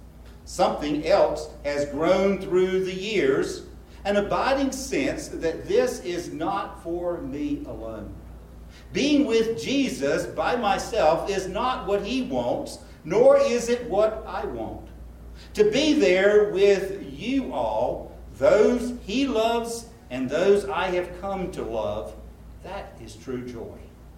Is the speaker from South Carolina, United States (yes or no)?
yes; York, South Carolina, United States; I was a fairly young boy and growing up in York, and it was late April.